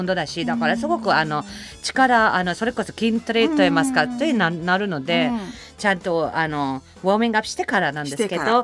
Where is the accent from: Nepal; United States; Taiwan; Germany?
Germany; Japanese is a second language; now in Japan; 私まあドイツ生まれ育ちなんですけど、